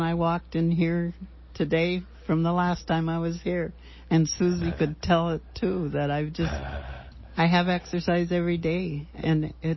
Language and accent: English; Iowa, United States; also born or lived in Minnesota; I was originally from Iowa and Minnesota